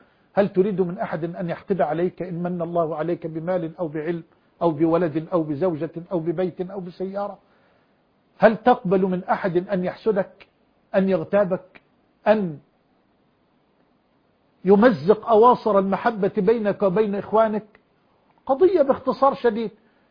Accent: Egypt

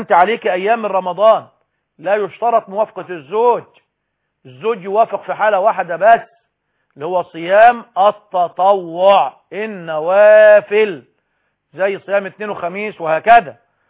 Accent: Egypt; مطبق عندنا في مصر وفي الجزائر وفي سوريا وفي غيرها

